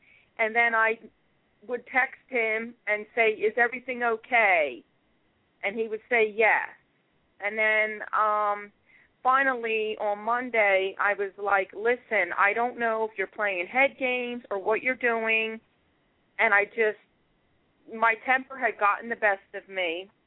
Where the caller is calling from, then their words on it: Philadelphia, Pennsylvania, United States; I'm calling from Philadelphia, PA, in the United States.